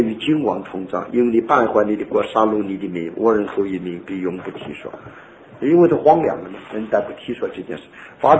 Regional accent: China; 我中国人更讲了啊

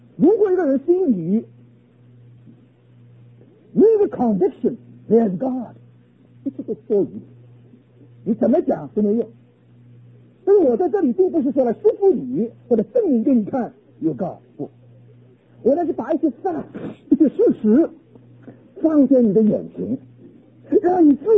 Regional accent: China; 我是中国人没有时间性

